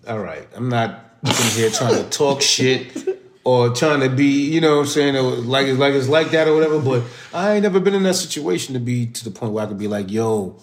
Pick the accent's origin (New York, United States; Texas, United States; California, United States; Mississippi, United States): New York, United States; born there; I was born in New York in the 80s, and I'm kind of thorough with my shit.